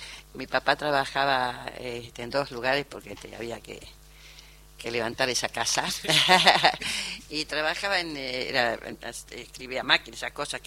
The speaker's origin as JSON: {"language": "Spanish", "town": "Villa Ballester", "region": "Buenos Aires Province", "country": "Argentina", "said": "Yo soy de Villa Ballester, partido de San Martín."}